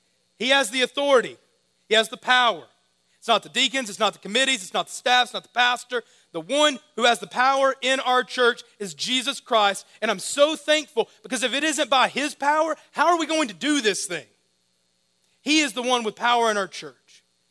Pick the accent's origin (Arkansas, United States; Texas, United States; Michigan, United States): Arkansas, United States; But growing up in Arkansas, I grew up in a small town, and on Sundays after church, I'd often come home and there was literature left in my yard.